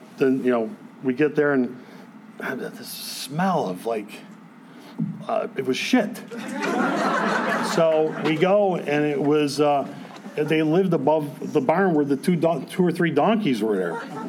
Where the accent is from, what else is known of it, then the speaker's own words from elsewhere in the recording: Berwyn, Illinois, United States; also born or lived in Cicero; I'm from the Twin Cities. And everybody will say, oh, you're from Minnesota? That's so nice. No, Berwyn and Cicero, okay?